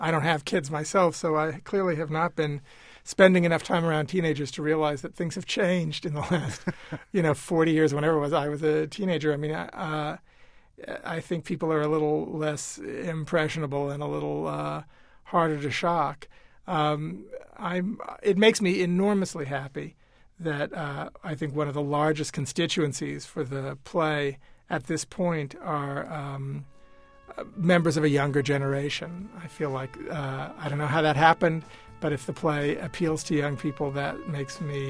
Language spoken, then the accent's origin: English; Lake Charles, Louisiana, United States; I grew up in Lake Charles, Louisiana, and went to public high school where, I can't even remember.